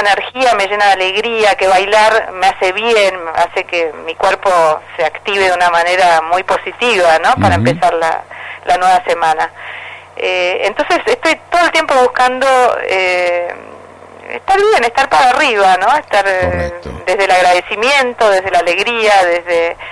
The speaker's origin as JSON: {"language": "Spanish", "country": "Argentina", "said": "mi... rol acá como argentina entre los argentinos"}